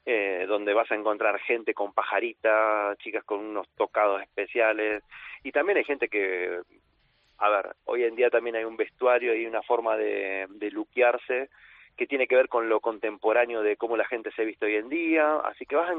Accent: Buenos Aires, Argentina; now in Spain; yo soy de Buenos Aires, vivo en España ya hace 4 años, pero tengo recuerdos de cuando yo comencé en el año 98 a bailar

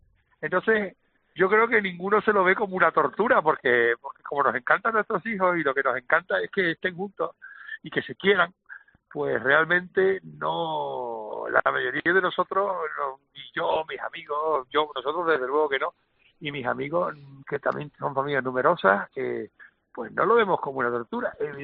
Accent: Canary Islands, Spain; nosotros como canarios tenemos un 75

